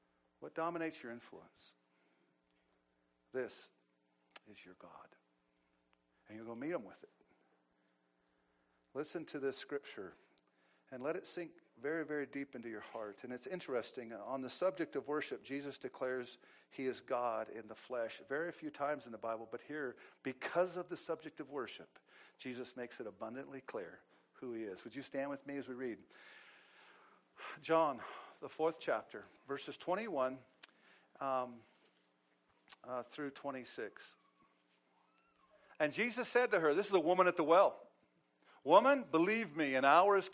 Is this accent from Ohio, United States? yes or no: no; Montana, United States; I was witnessing to a man once, and I told him I was from Montana.